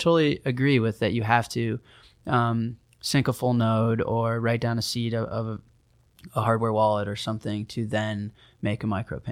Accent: Chicago, Illinois, United States; So I come from Chicago

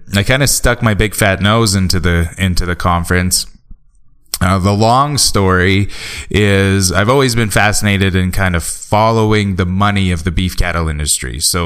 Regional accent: Canada; I'm Canadian, so forgive me.

